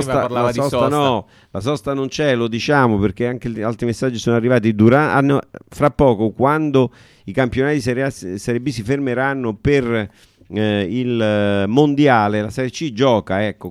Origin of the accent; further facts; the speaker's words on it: Lazio, Italy; È la mia terra di origine